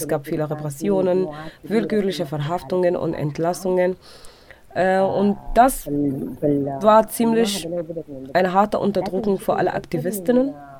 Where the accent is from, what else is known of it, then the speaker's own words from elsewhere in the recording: South Kordofan, Sudan; now in Khartoum, Sudan; Ich bin in Südkordofan aufgewachsen.